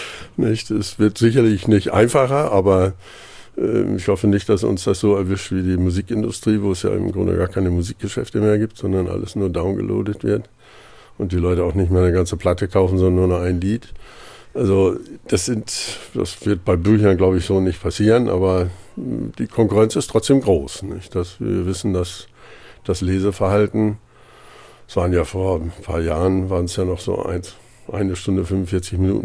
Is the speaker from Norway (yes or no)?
no; East Germany, Germany; born there; Ich bin ja geboren im Osten und habe dann die Flucht mitgemacht